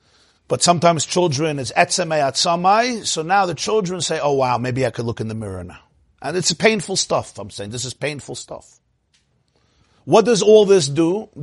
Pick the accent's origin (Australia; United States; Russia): Russia; I come from Russia, so I know about Russia.